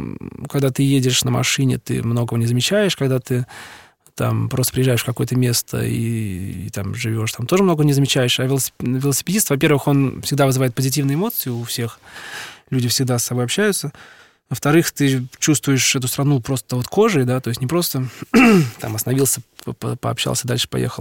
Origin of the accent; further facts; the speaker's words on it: Russia; Мы говорим, ну, вот из России. Ой, вы русские, да, мы русские.